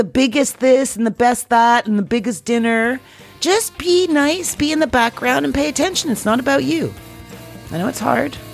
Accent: Canada; No, chop some wood. I'm Canadian.

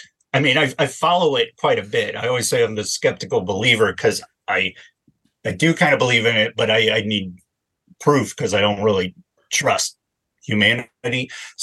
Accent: Ohio, United States; So when I was like 7 years old, I'm from Ohio. My parents take me to the Ohio State Fair

